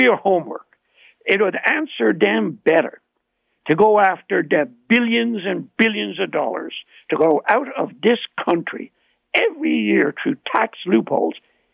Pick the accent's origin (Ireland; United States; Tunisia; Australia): Ireland; accent: Irish; now in Canada; And I know I'll get stick because you can hear my Irish accent.